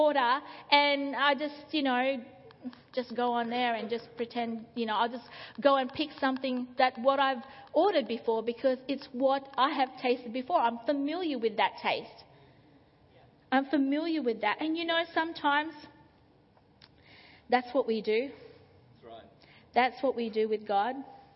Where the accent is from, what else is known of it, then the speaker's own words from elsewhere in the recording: Philippines; Now, I'm Filipino, in case for those of you who don't know. I've got some Filipino food here.